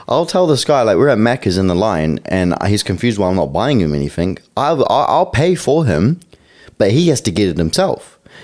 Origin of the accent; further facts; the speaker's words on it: New Zealand; I'm from New Zealand, so that's 140 NZ.